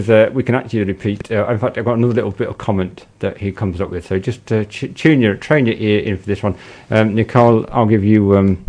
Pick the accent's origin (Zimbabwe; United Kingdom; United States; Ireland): United Kingdom; Midlands; No, I'm from the Midlands of England